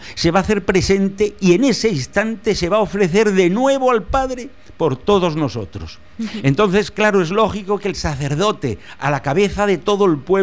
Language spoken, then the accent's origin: Spanish; Madrid, Community of Madrid, Spain; eso lo he vivido yo de pequeño en Madrid, yo soy madrileño y vivo ahí 40 años